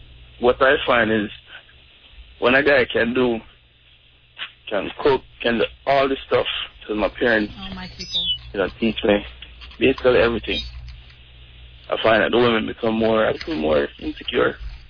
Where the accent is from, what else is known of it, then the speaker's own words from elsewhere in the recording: Jamaica; because you know, I'm from Jamaica, so your parents teach you how to cook, clean, iron, everything.